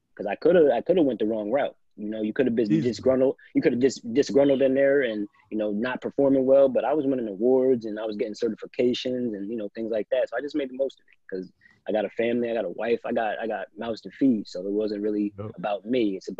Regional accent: Lake Valley, New Jersey, United States; Like I'm just a kid from Lake Valley. I'm a kid from South Jersey. Like nobody knows where that's at, things like that.

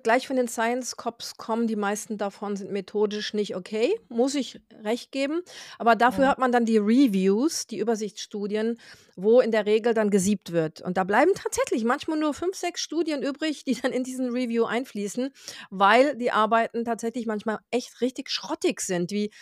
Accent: Brazil; German is a second language; Wir haben aus meiner Heimat Brasilien viele, viele Orangenölstudien.

